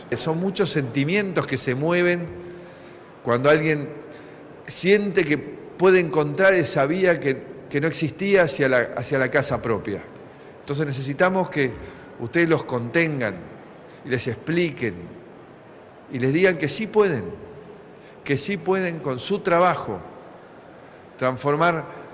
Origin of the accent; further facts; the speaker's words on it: Argentina; ¿En qué me beneficio yo como argentino de que cumplamos con nuestras deudas, de que baje la inflación?